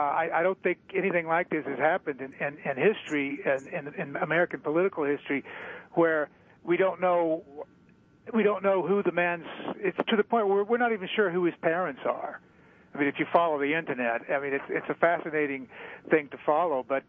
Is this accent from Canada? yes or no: no; India; English is a second language; now in United States; And I say that as an Indian, this race, this white Anglo-Saxon race is a warrior race.